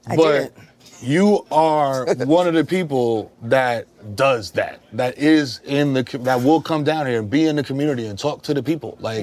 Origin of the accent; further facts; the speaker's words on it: Bronx, New York, United States; And we are live from Brooklyn. I'm from the Bronx, though. You know what I'm saying? Always a represent.